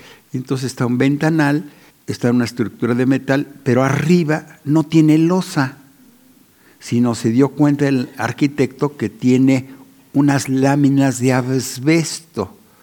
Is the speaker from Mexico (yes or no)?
yes; Mexico; porque somos buenos mexicanos